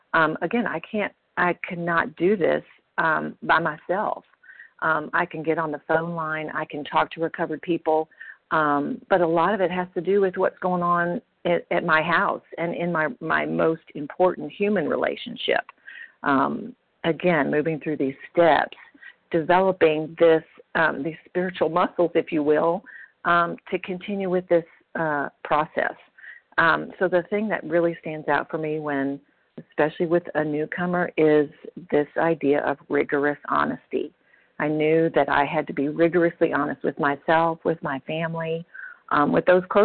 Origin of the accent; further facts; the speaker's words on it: Tennessee, United States; now in Oklahoma, United States; grateful recovered compulsive overeater. I'm from Tennessee, currently in Oklahoma.